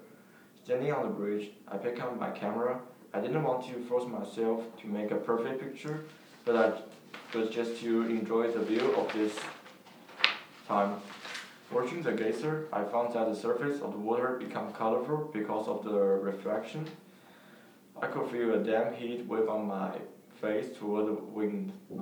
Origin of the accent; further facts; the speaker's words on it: Shanghai, China; when I was taking photos in Jing'an Temple, which is a famous site in my hometown Shanghai